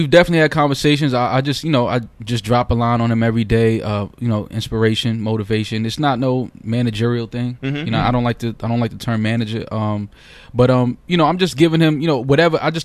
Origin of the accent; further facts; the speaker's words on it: Bronx, New York, United States; I'm from the Bronx.